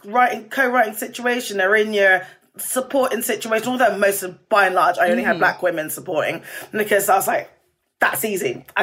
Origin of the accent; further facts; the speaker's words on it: United Kingdom; How do I absorb that as a Brit? You know, we're dreadful with compliments.